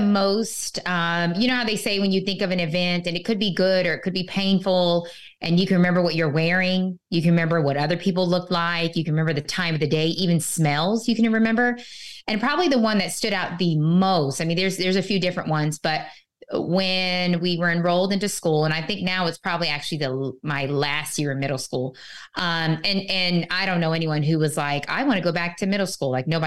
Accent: Kansas, United States; born there; So I was born in Kansas. No, I have not been back

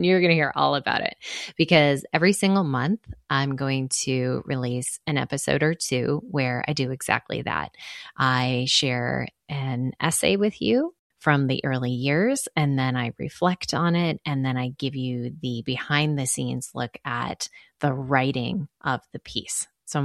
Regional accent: Chicago, Illinois, United States; also born or lived in Massachusetts; sacrificed everything, emotionally and financially, to move my family from Massachusetts back to my hometown of Chicago and pursue my dreams.

